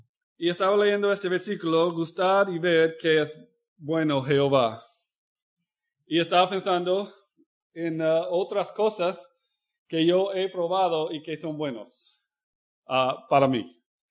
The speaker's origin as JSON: {"language": "Spanish", "town": "Albany", "region": "Georgia", "country": "United States", "second_language": "Spanish", "lives_now": "Palma, Spain", "said": "El estado de Georgia y es una ciudad, se llama Albany, y es muy pequeño en comparación"}